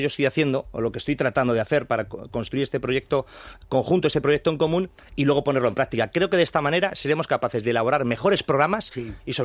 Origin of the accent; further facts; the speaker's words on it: Castilla-La Mancha, Spain; Yo, como cualquier castellano-manchego...